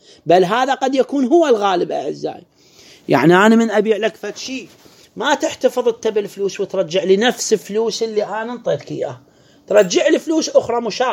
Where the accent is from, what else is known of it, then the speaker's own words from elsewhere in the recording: Iraq; أموالنا بالعراق